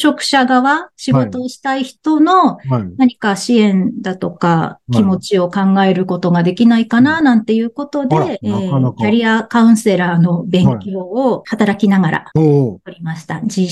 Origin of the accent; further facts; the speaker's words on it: Sapporo, Hokkaido, Japan; もともと私は北海道の札幌出身です。